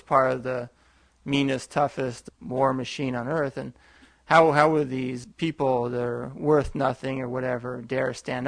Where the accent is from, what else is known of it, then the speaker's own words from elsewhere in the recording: Hollister, California, United States; I grew up in Hollister, which is over the hill a bit.